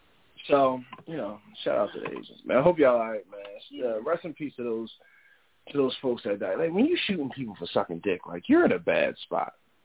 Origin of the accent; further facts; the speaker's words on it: Northeast, United States; That could also be because I'm from the Northeast. There's a lot of Muslims in the Northeast.